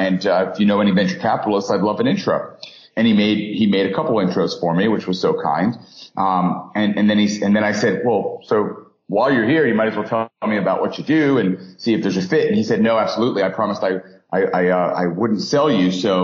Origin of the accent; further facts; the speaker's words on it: New York, United States; and I'm a New Yorker, so I know lots of very jaded, cynical people, right?